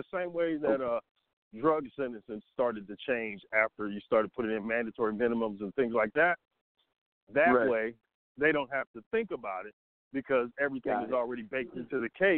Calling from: Atlanta, Georgia, United States; I'm in Atlanta. What up?

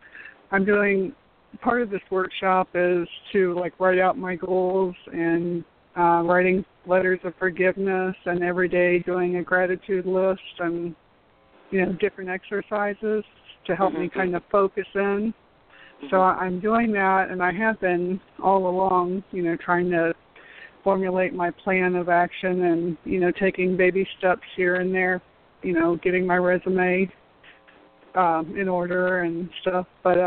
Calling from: Florida, United States; I'm calling from Florida.

